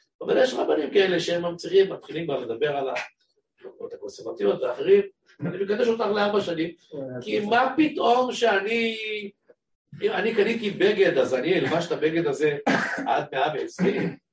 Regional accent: Jerusalem, Jerusalem District, Israel; אני זוכר, ואני לא כזה זקן, אני רק בן 60 ומשהו. אני זוכר כשאני הייתי צעיר בירושלים

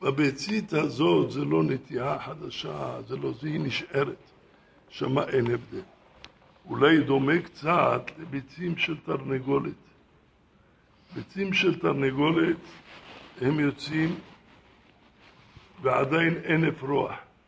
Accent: Casablanca, Casablanca-Settat, Morocco; now in Israel; אני עוד זוכר כשהייתי ילד קטן, פעם הלכתי בקזבלנקה, איפה שנולדתי

